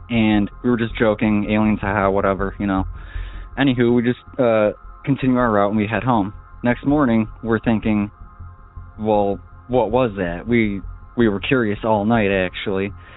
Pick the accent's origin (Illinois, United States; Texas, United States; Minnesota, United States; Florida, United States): Illinois, United States; I'm from West Central Illinois.